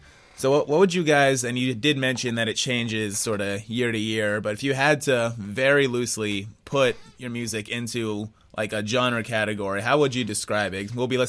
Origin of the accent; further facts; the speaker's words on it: Maryland, United States; I'm not. I'm from Maryland originally. I just came down here when I started school, but I love it.